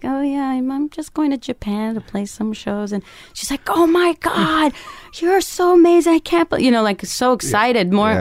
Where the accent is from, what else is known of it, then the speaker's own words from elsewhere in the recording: Canada; My dad and my brother made me play hockey because I'm Canadian.